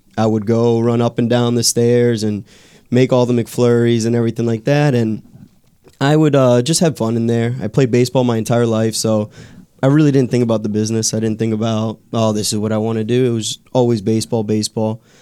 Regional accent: New Jersey, United States; born there; There we go. I was born in Jersey.

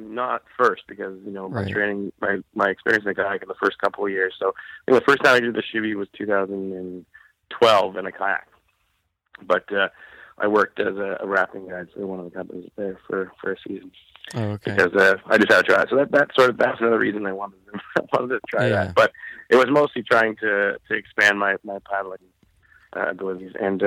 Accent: Ontario, Canada; Because growing up in Ontario, most of my life I was canoeing, right?

